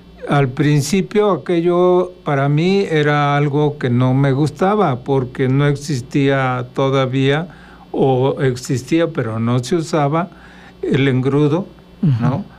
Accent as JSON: {"language": "Spanish", "town": "Cuernavaca", "region": "Morelos", "country": "Mexico", "tie": "born or raised there", "said": "Y desde entonces, o sea, técnicamente soy de Morelos, de Cuernavaca."}